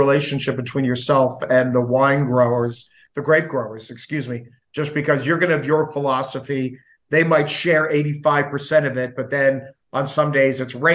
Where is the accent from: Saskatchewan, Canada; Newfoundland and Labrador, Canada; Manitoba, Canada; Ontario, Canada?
Ontario, Canada; I'm from Ontario